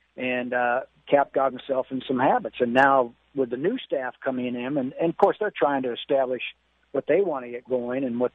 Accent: Los Angeles, California, United States; also born or lived in Nevada; You know, I'm really born and raised in Los Angeles. Went to school at Nevada, and just never had to leave for some reason.

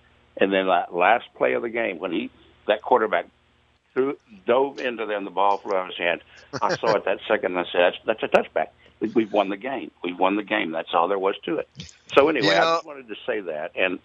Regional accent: Dallas, Texas, United States; I grew up in the Dallas area, so I'm a Dallas fan.

